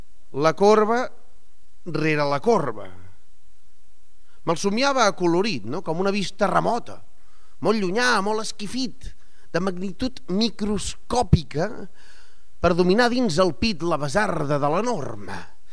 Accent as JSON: {"language": "Catalan", "town": "Barcelona", "region": "Catalonia", "country": "Spain", "said": "Jo sóc del Clot i el Perla aquest és un tio que va tenir una vida molt estranya."}